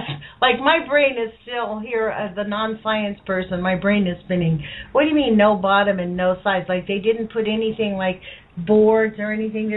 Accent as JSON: {"language": "English", "country": "United States", "said": "but frankly, as an American, I'll be very honest with you."}